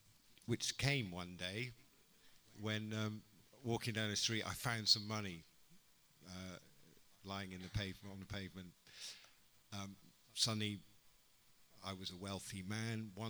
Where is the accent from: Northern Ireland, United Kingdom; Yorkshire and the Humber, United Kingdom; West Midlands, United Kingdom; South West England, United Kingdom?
South West England, United Kingdom; Bristol; born there; also born or lived in Wales / Libya / Netherlands; And I was born in Bristol and we moved to Wales, and then we lived in Libya of all fucking places.